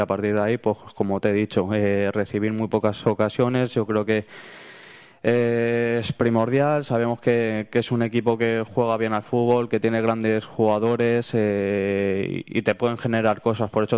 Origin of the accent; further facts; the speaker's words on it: Spain; yo como español he visto más a nuestra selección